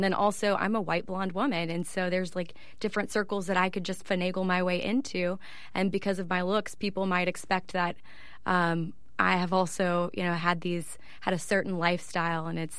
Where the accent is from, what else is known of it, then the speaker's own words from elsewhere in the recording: Orange, Texas, United States; You know, the way that I first left my hometown of Orange, Texas was I stayed nearby for college.